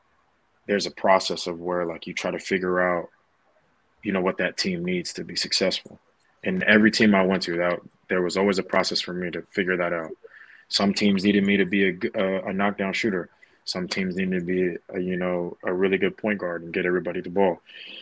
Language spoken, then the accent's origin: English; United States; obviously I'm Phil-Am. So I grew up in the States, but both of my parents are Filipino. I have Philippine passport and an American passport.